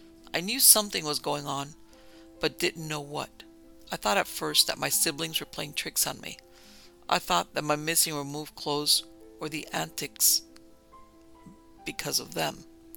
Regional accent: Irmo, South Carolina, United States; I grew up in Irmo, South Carolina, in a middle-class neighborhood that was just wonderful.

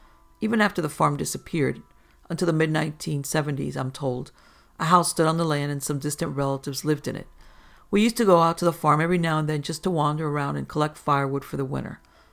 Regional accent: Arkansas, United States; When I was a kid growing up in Arkansas, from time to time we used to go to the farm. The farm is about 150 acres of land owned by my grandparents in rural Arkansas.

